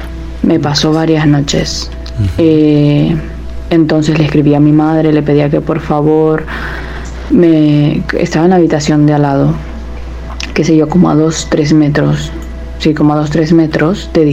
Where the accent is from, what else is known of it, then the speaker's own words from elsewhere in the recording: Nicaragua; el relato que les voy a contar me sucedió en mi país, Nicaragua